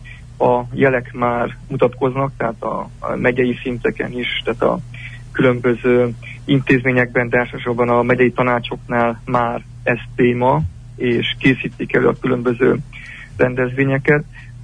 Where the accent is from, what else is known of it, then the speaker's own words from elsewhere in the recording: Transylvania, Romania; hogy kisebbségbe kerültünk, és erdélyi magyarként román állampolgárokká váltunk